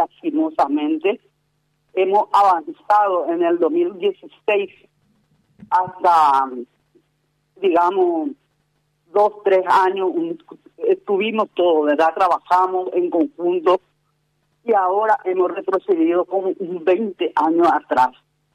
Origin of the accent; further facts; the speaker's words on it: Boquerón, Paraguay; a nosotros que somos de Boquerón, nadie no nos escucha.